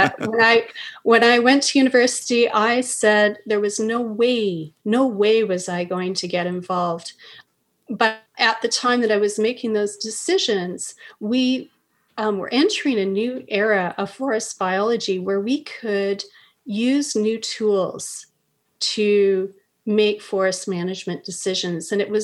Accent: Prince George, British Columbia, Canada; I was born and raised in Prince George. I still have family there.

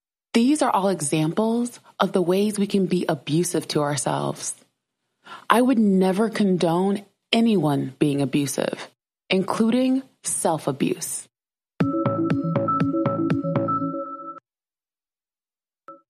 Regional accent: South Carolina, United States; And I grew up in South Carolina, y'all.

